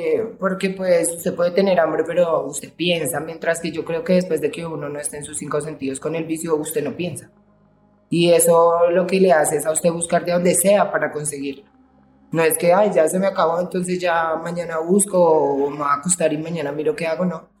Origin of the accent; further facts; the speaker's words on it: Bogotá, Colombia; Crecí en el Lucero, aquí en Ciudad Bolívar. Siempre he estado ahí.